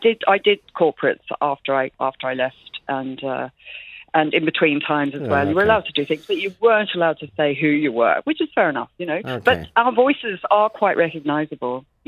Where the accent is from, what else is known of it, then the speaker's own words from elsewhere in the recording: Australia; accent: Northern Irish; also born or lived in Northern Ireland; Well, I mean, I was actually brought up in Australia